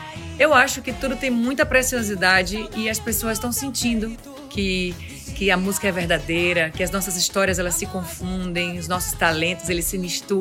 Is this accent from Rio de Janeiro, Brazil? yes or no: no; Bahia, Brazil; Eu sou nordestina, baiana, sou apaixonada por festa junina, cresci com todas as influências, né, com a cultura nordestina a me cercar